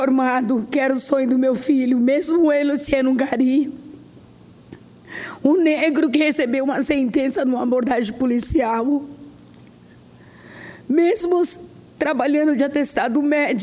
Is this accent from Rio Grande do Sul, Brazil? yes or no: no; São Paulo, Brazil; Eu venho do estado de São Paulo